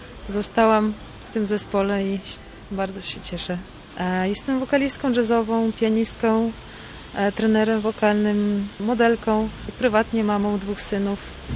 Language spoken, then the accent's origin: Polish; Truskavets, Lviv Oblast, Ukraine; moved away as an adult; now in Gdańsk, Poland; ja jestem skrzypaczką. Przyjechałam tutaj z Ukrainy, z miasteczka Truskawiec, to jest obwód lwowski, niedaleko Lwowa, 10 lat temu na studia muzyczne do Gdańska.